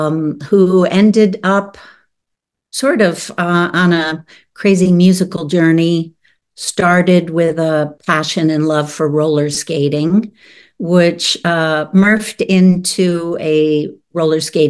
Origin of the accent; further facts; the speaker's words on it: New Jersey, United States; So yeah, born and raised in Jersey, and just got introduced to music that I really connected with.